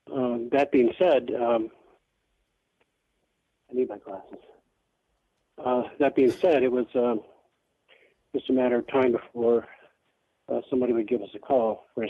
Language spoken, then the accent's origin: English; Santa Monica, California, United States; I was back in Los Angeles in Santa Monica, my hometown, after I left college